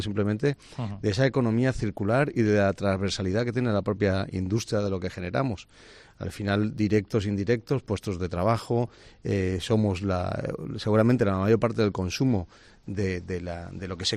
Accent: Valencian Community, Spain; como valencianos y valencianas visitemos este tipo de establecimientos tan afectados

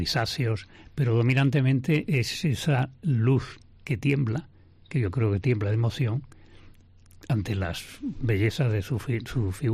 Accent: Jerez de la Frontera, Andalusia, Spain; ese mundo tan diferente de lo que yo he vivido de niño aquí en Jerez

